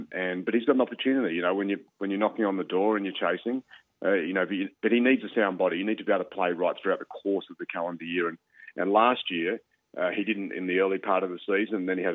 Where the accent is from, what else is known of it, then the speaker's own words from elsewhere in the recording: Adelaide, South Australia, Australia; this is a great environment here in Adelaide. It's my hometown, but it's a new tournament which kicked off yesterday